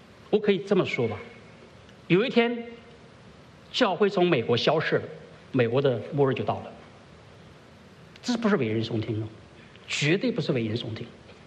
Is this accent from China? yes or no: yes; China; 我们中国人说，三个臭皮匠怎么样啊？